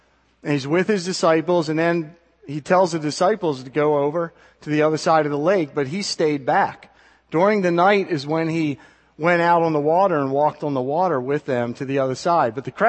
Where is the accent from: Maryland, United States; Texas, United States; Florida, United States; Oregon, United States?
Maryland, United States; I'm from Maryland, and we don't have the kind of storms they have in Oklahoma